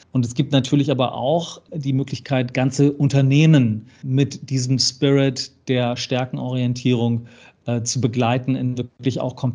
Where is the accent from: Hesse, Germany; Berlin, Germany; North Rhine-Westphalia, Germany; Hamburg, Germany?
Hamburg, Germany; gebürtiger Hamburger, habe hier quasi meine komplette Berufs- und Ausbildungszeit in Hamburg verbracht